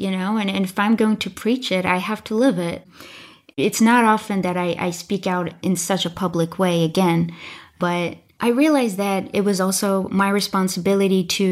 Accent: Bahrain; and I am from Bahrain.

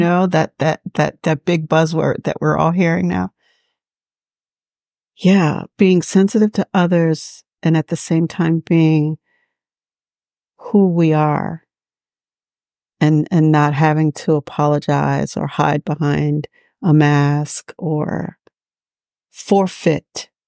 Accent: Maryland, United States; also born or lived in Charlottesville, Virginia; I was born in Charlottesville and raised in Maryland, came back here to UVA, did my first 2 years at UVA.

